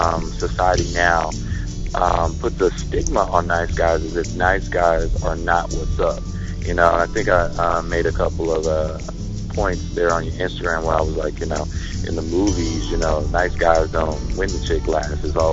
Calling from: Alabama, United States; from out of Alabama.

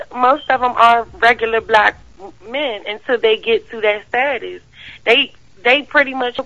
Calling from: Germantown, United States; I'm calling from Germantown.

